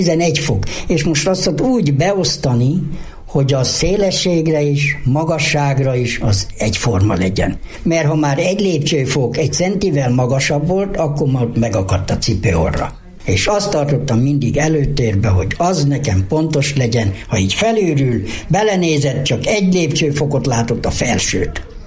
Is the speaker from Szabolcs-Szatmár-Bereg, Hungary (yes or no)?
no; Dunakeszi, Pest, Hungary; born there; Én Dunakeszin születtem, és hazahoztak a nagymamához, és itt maradtam, és a nagymama nevelt 14 éves koromig.